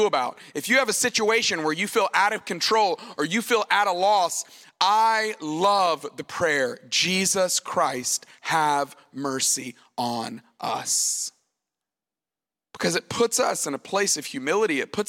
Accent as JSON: {"language": "English", "town": "Tuscaloosa", "region": "Alabama", "country": "United States", "tie": "born or raised there", "said": "I grew up in Tuscaloosa, Alabama, and so these people are wild about their football as well."}